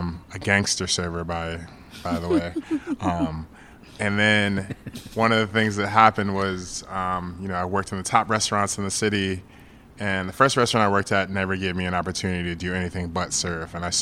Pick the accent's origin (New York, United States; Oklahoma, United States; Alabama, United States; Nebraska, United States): New York, United States; And also, I'm from New York.